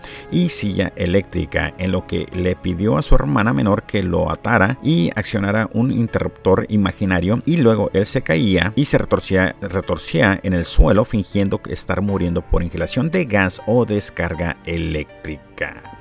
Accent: California, United States; De hecho, yo soy de California, así que saludos a todos mis paisanos californianos.

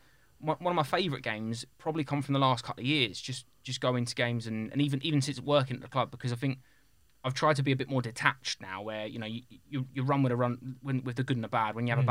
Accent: Luton, East of England, United Kingdom; born there; I used to work at Luton Town. I was born in Luton

